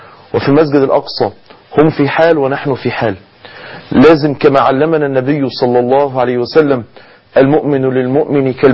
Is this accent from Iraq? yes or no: no; Egypt